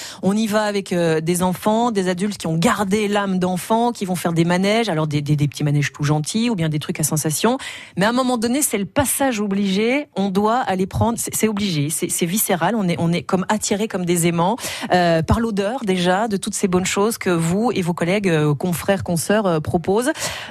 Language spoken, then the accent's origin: French; Nouvelle-Aquitaine, France; ce qui se passe depuis quelques jours chez nous en Béarn